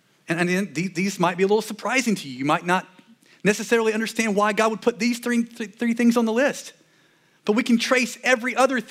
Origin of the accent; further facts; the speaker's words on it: the South, United States; growing up in the South, growing up, you know, around Christianity and being a Christian